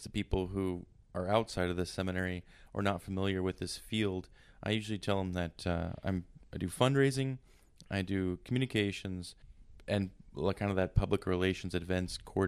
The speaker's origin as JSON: {"language": "English", "town": "Pensacola", "region": "Florida", "country": "United States", "tie": "born or raised there", "said": "I am from Pensacola, Florida, originally, and grew up there my whole life."}